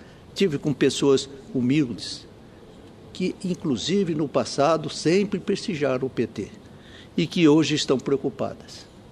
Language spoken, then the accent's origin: Portuguese; Brazil; Esse é o sentimento que eu tenho como brasileiro e sei que Vossa Excelência, senador Eduardo Suplicy, assim também o pensa.